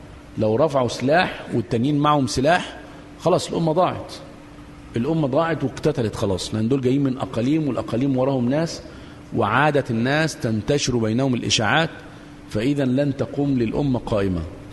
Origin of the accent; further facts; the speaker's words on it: Egypt; يعني ما إحنا مصريين نشأنا مصري